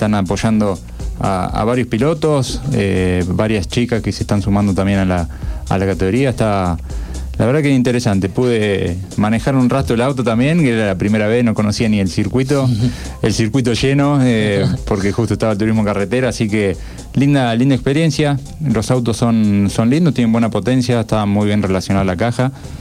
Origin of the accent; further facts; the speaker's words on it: Rojas, Buenos Aires Province, Argentina; De donde soy yo, de Rojas, sí es mucho más del rally.